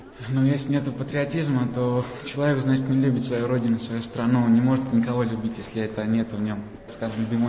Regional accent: Georgia; Я живу в России, я принадлежу России. Второй дом, вторая родина. Но когда меня спрашивают, какая твоя национальность, я, конечно, без задумывания говорю, что я грузин.

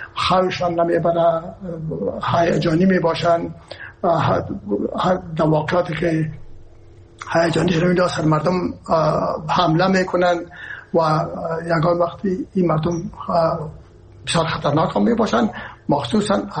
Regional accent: Herat, Afghanistan; من که هستم از هرات هستم و پدر مادر من هرات هستن

